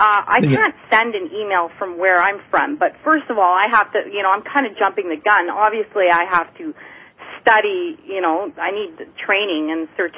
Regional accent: Ottawa, Ontario, Canada; I'm calling from the capital of Canada. I'm from Ottawa.

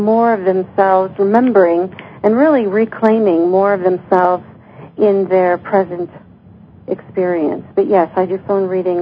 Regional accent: Brazil; English is a second language; I'm from Brazil

